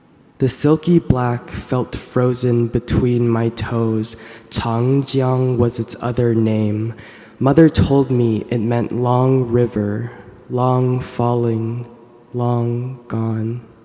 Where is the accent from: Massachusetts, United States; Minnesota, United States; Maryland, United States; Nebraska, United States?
Massachusetts, United States; Boston; I'm the National Student Poet of the Northeast, and I am from Boston.